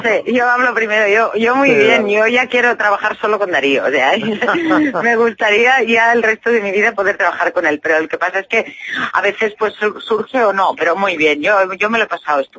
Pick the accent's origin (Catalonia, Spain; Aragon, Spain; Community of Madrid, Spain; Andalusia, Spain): Catalonia, Spain; Sant Cugat; San Cugat, que es mi pueblo con el que, vamos, donde yo me he criado toda la vida, con lo cual estoy feliz de estar en San Cugat.